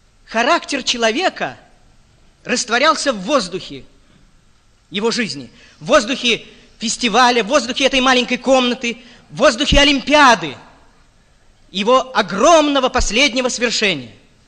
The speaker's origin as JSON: {"language": "Russian", "region": "Saint Petersburg", "country": "Russia", "said": "Я вспоминаю о нем как ленинградец, приехавший в Москву со своим фильмом"}